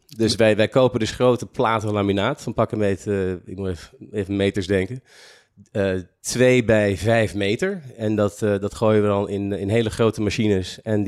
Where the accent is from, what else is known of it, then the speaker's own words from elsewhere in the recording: Blaricum, North Holland, Netherlands; also born or lived in Amsterdam; Ik ben geboren in Nederland, in Amsterdam. Ik ben opgegroeid in Blaricum. Ik heb een Amerikaanse moeder, een Nederlandse vader.